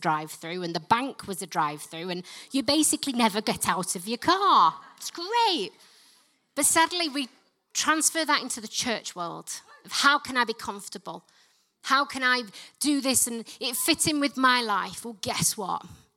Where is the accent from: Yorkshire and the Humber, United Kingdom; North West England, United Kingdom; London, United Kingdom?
Yorkshire and the Humber, United Kingdom; accent: Yorkshire; Not with this Yorkshire accent, are you serious?